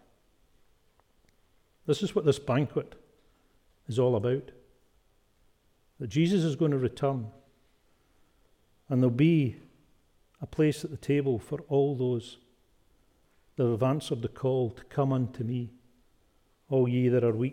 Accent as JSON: {"language": "English", "region": "Scotland", "country": "United Kingdom", "said": "Being a Scotsman, I was paying a fixed price for the wedding venue"}